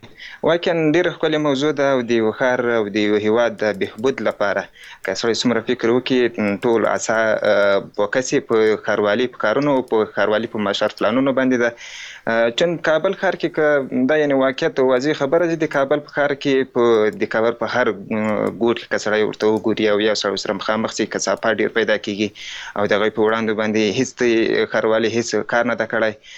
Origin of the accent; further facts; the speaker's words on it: Paktika, Afghanistan; مثلا زه د پکتیکا اوسېدونکی یم